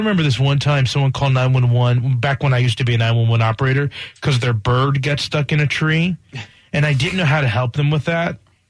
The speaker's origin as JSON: {"language": "English", "region": "Blue Ridge Mountains", "country": "United States", "tie": "born or raised there", "said": "And I remembered when I called 911 in my hometown in the Blue Ridge Mountains"}